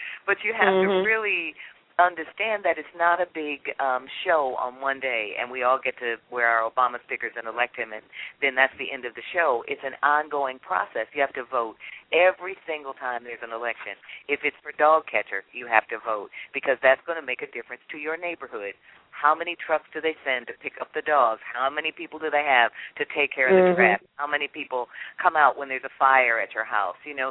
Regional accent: Detroit, Michigan, United States; growing up in Detroit, my high school was like two blocks away from where Motown started

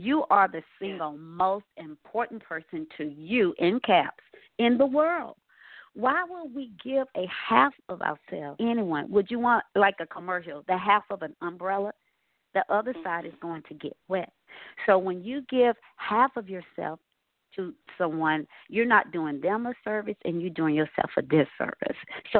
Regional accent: Atlanta, Georgia, United States; Come on, somebody. I'm from Atlanta.

